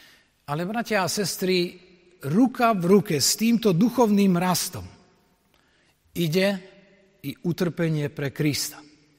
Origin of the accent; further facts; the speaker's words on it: Prešov, Prešov Region, Slovakia; My sme Prešovčania